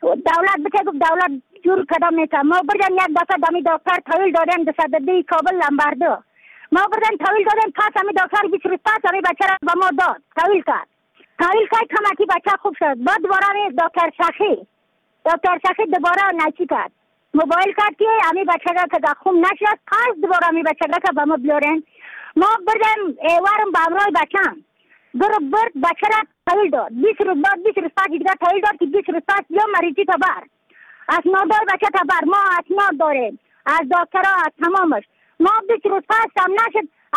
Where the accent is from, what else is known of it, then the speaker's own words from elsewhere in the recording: Badakhshan, Afghanistan; از بدخشان هستم، مرکز بدخشان، سوالی اکلی پایان، قیره وینگ،